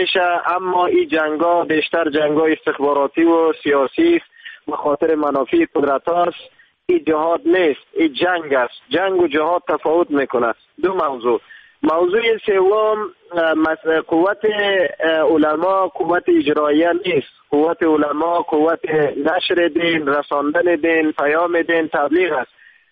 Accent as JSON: {"language": "Persian", "country": "Afghanistan", "said": "شخصا خودم به عنوان یک افغان مسلمان"}